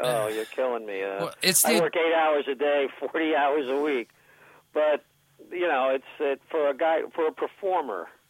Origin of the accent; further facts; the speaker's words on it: Las Vegas, Nevada, United States; like the fact that I come from Vegas, that I'm, you know, I'm a Vegas act